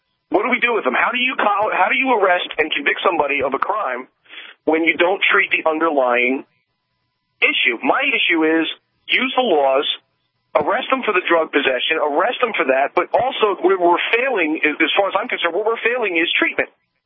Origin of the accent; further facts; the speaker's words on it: New York City, New York, United States; I grew up in New York City, okay?